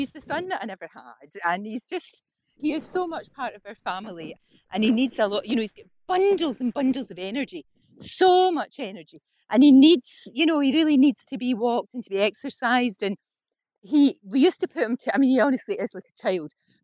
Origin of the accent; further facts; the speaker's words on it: Glasgow, Scotland, United Kingdom; Yeah, I did. I grew up in the Gorbals, actually.